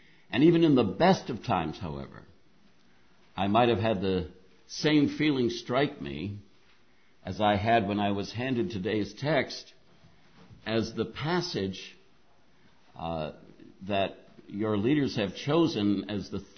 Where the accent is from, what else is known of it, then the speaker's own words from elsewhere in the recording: New England, United States; I come from New England, and in New England, in these older areas, you see abandoned churches